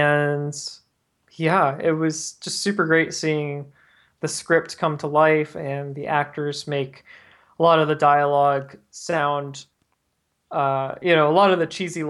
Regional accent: Tampa Bay, Florida, United States; Like I grew up in Tampa Bay area.

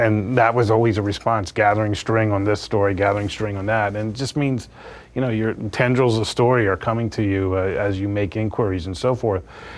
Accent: Florida, United States; now in Los Angeles, United States; I grew up in Florida. I worked in newspapers in Florida.

